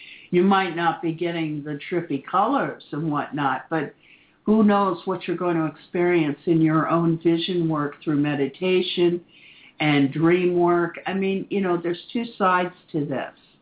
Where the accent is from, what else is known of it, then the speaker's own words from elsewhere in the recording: Florida, United States; But before that, I mean, I grew up in South Florida, honey.